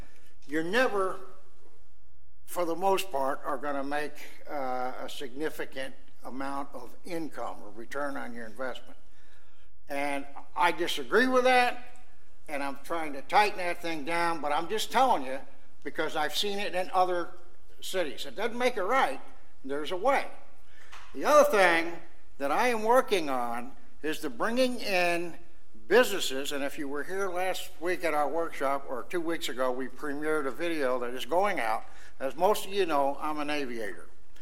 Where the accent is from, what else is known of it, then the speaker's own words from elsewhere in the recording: New Jersey, United States; I'm from Jersey, I know about taxes.